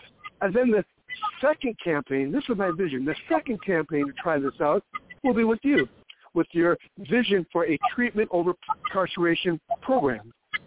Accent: Michigan, United States; Now, here in Michigan, I'm from Michigan, and my case is now supposed to be reviewed by the Innocence Project here in Michigan.

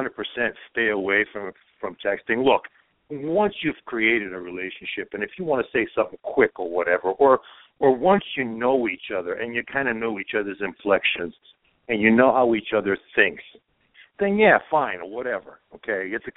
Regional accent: Croatia; English is a second language; moved away; I was born in Europe. I'm a Croatian. I was raised it. My whole core is European.

